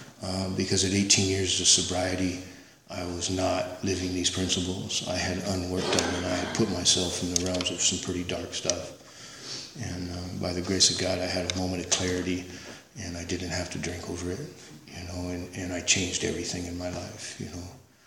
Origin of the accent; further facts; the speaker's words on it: Norwalk, California, United States; I'm a thug from Norwalk, you know.